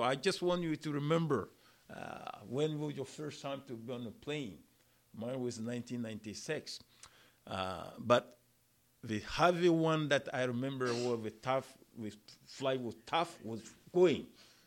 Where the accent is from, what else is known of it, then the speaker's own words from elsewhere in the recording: Malawi; English is a second language; Coming back, my home country, Malawi, have no ocean there.